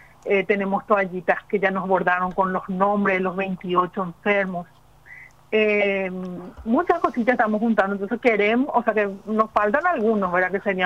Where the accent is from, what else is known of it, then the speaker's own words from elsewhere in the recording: Mariano Roque Alonso, Central, Paraguay; 0984-624-542. Yo soy de Roca Alonso, vivo sobre la Trastaco, cerquita de la Expo.